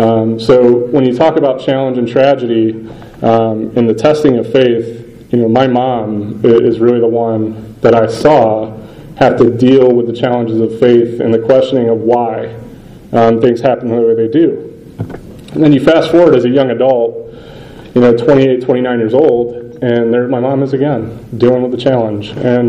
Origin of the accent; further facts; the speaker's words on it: Ohio, United States; We've had family our whole lives. We grew up in Northeast Ohio.